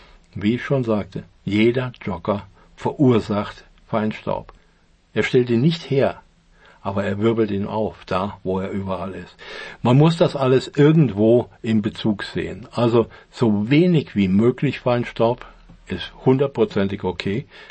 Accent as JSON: {"language": "German", "country": "Germany", "said": "Wir als Deutsche wissen das ja am besten überhaupt."}